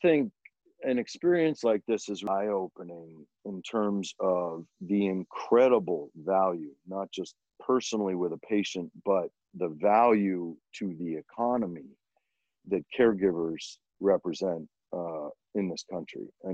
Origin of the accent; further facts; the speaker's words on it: Detroit, Michigan, United States; now in Washington, United States; I came to DC straight out of college. I was hired by my hometown congressman from Detroit, John Conyers Jr., to come and be his press secretary.